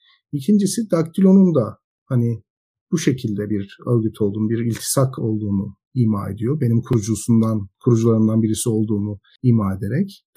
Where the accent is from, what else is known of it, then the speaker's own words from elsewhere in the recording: Anatolia, Turkey; Çok da dindar bir insan değilim zaten. Yani uzun yıllardır dindar bir insan değilim. Bir Anadolu şehrinde doğdum büyüdüm. Geleneksel Müslümandık hepimiz.